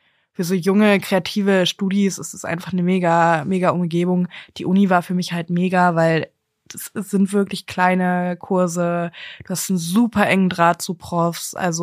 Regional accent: Techentin, Mecklenburg-Vorpommern, Germany; Das ist Techentin. Techentiner würden sagen, wir sind eigenständig.

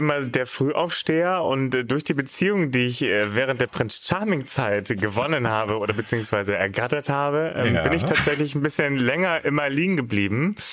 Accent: Hamburg, Germany; Ich bin ja auch Hamburger jung

